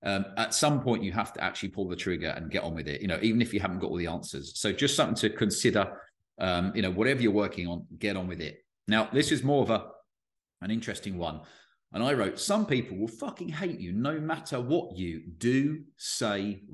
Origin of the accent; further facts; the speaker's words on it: England, United Kingdom; to state the obvious, I am from England